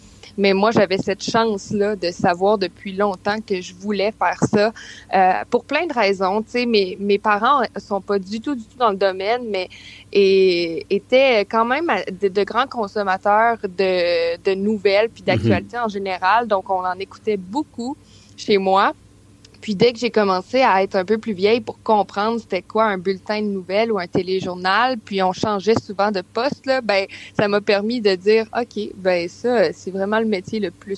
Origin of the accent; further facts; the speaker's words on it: Quebec City, Quebec, Canada; je viens de Québec aussi. Donc, d'entrée de jeu, j'ai toujours voulu travailler ici.